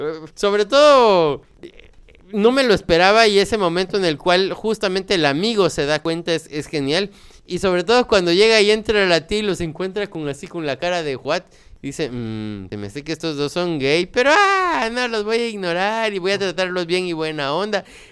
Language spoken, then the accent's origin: Spanish; New York, United States; born there; yo viví en Nueva York, yo nací en Nueva York